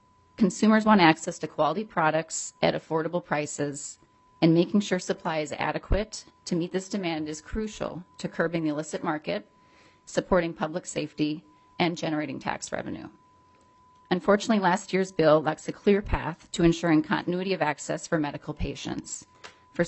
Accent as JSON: {"language": "English", "region": "Minnesota", "country": "United States", "said": "I am proud of the way we've supported my home state with our community partners."}